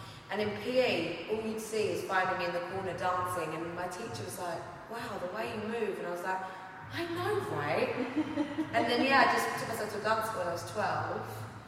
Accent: Ilford, London, United Kingdom; Yeah, Ilford. Yeah, yeah.

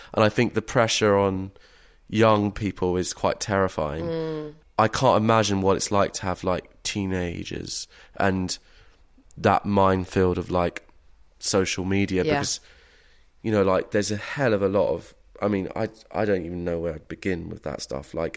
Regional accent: England, United Kingdom; I think as a English middle class man, which I always struggle to define myself as, I still feel like a boy.

